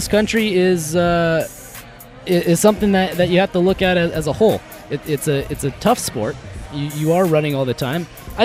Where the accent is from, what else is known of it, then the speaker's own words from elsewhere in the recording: Long Beach, California, United States; That's my rival high school. I'm from Long Beach. Went to Long Beach Wilson